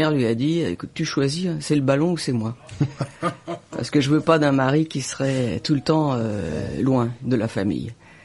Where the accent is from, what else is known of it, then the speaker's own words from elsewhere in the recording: Friuli-Venezia Giulia, Italy; Ah oui, je suis du Frioul, ouais.